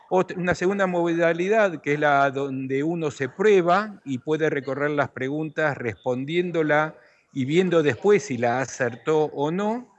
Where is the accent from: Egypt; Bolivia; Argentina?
Argentina; soy de Argentina, natural argentino